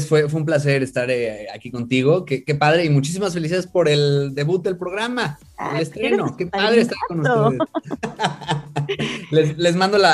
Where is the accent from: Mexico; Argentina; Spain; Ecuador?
Mexico; Porque, o sea, somos un grupo mexicano, ¿no?